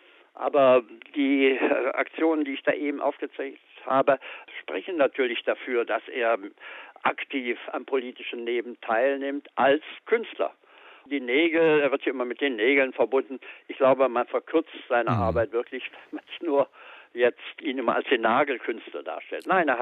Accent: East Germany, Germany; moved away as an adult; Wir kommen beide aus dem Osten, aus der DDR damals.

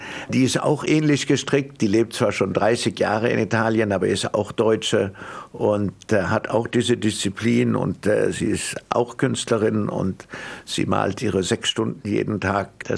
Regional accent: Switzerland; also born or lived in Germany; ich bin in der Schweiz geboren und bin meistens in der Schweiz aufgewachsen. Da meine Mutter früh gestorben ist, bin ich zu meiner Großmutter gekommen und lebte mit ihr halb in Deutschland, halb in der Schweiz.

